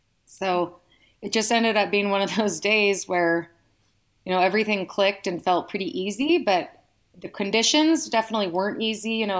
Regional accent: California, United States; now in Reno, United States; We actually are both California transplants. We moved to Reno in 2001. He's from San Diego and I'm originally from the Bay Area.

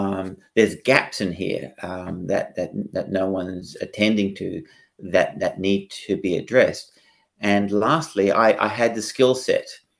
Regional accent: Hong Kong; And I was brought up in Hong Kong, one of the big major metropolises of the world, right.

